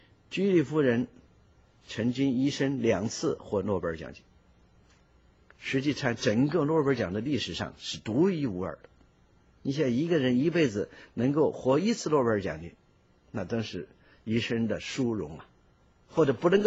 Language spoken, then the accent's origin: Chinese; China; 我们中国人是比较上进啊，我们中国人勤劳勇敢